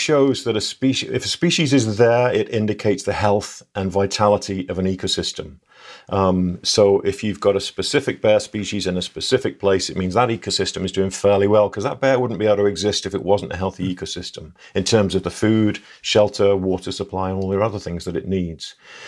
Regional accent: England, United Kingdom; Yeah, I'm English, so there have been no bears in England for 1,000 years.

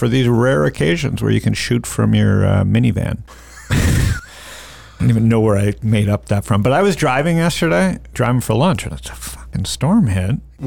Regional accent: Canada; Because, you know, I'm Canadian. We have chains everywhere.

